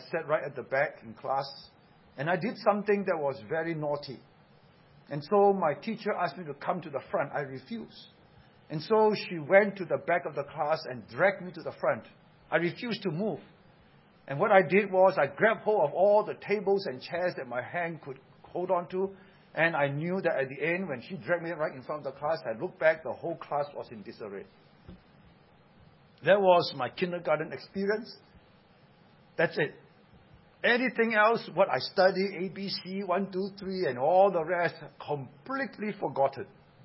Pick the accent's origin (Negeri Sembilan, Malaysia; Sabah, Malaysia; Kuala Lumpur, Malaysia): Negeri Sembilan, Malaysia; Seremban; also born or lived in Singapore; I grew up in Seremban. My dad was a member of parliament in Seremban, and that's where we grew up. We were all born in Singapore.